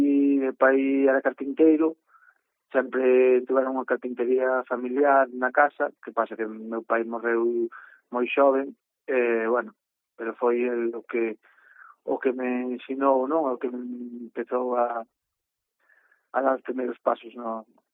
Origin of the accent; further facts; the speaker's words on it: Ribeira, Galicia, Spain; Na miña terra, en Ribeira.